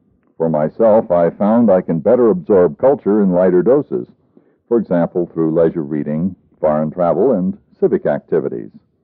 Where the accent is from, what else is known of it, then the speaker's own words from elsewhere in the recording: Virginia, United States; a freshman chemistry professor who made some unpleasant remarks about my home state of Virginia.